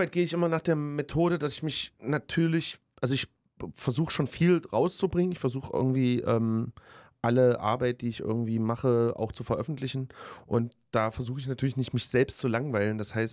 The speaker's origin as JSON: {"language": "German", "town": "Leipzig", "region": "Saxony", "country": "Germany", "tie": "born or raised there", "said": "aus meiner Heimatstadt, aus Leipzig"}